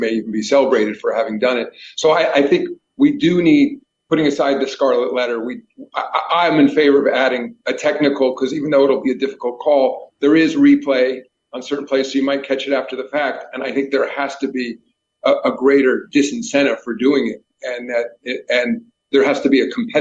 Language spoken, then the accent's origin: English; New York, United States; because I grew up in New York. You know, I was a big baseball fan.